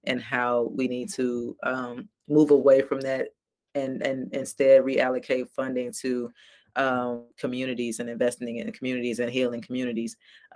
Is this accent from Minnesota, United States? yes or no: no; Chicago, Illinois, United States; From when I was growing up in North Lawndale to today, my neighborhood looks worse, actually.